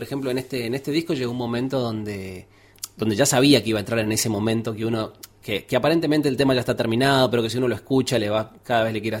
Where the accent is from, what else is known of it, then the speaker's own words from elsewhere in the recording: San Rafael, Mendoza, Argentina; born there; also born or lived in Buenos Aires; yo nací en San Rafael y después estuve acá en Mendoza capital 2 años más o menos y después ya me fui a Buenos Aires